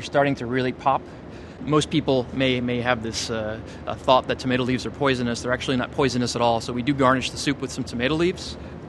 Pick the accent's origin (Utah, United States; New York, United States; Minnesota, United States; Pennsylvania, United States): New York, United States; Manhattan; I have done it quite a bit, and I'm from Manhattan, so I used to we used to grow a lot on the rooftops.